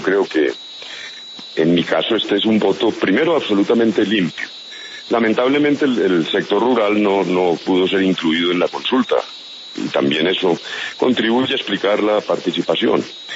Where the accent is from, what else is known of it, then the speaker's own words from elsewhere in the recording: Colombia; No, pero no desistamos como colombianos de democratizar los partidos.